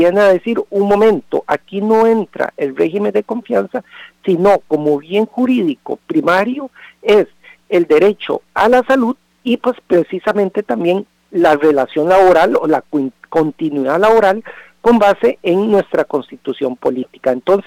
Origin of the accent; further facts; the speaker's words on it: Costa Rica